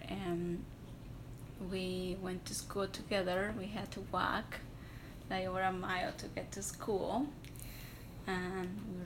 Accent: Colombia; I'm from Colombia, South America. I grew up in a small town, in a farm next to a small town.

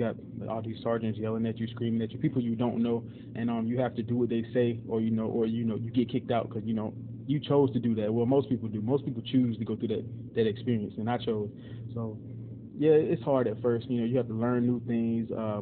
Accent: Opelika, Alabama, United States; I am from Opelika, Alabama, born and raised.

